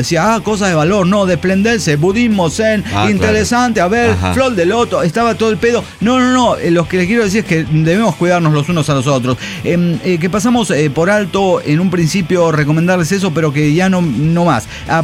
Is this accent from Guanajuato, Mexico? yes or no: yes; Guanajuato, Mexico; como soy de Guanajuato, me vale verga.